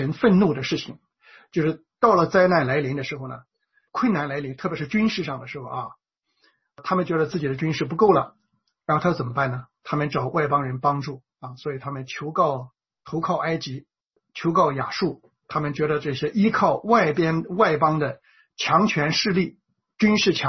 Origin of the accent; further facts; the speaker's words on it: China; 我们中国人也是这样的是吧，建庙雕刻偶像